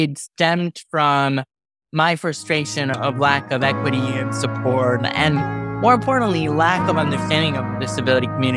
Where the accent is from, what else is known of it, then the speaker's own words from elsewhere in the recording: Monterrey, Nuevo León, Mexico; But I had the fortune of growing up in Monterrey, Mexico, which is a very entrepreneurial town.